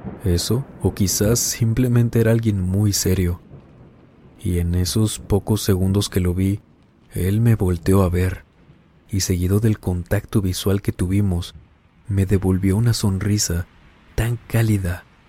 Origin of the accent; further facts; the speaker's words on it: Escobedo, Nuevo León, Mexico; nuestra ciudad, Monterrey, Nuevo León, aunque yo soy del municipio de Escobedo.